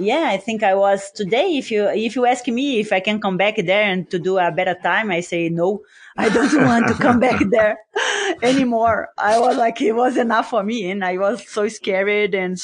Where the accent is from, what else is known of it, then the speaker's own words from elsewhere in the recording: Brazil; And for me, I'm from Brazil. So in Brazil, we have so many animals that is like kind of normal.